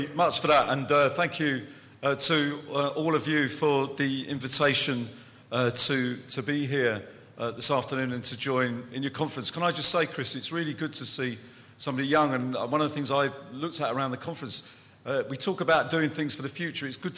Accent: England, United Kingdom; because sometimes being English, which I'm sorry about that, but being English, being English

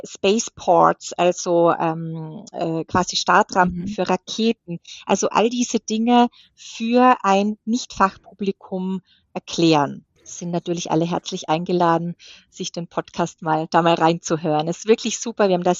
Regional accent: Germany; wenn wir da jetzt nicht mitmachen als Deutsche, dann machen es halt die Amerikaner und die Chinesen.

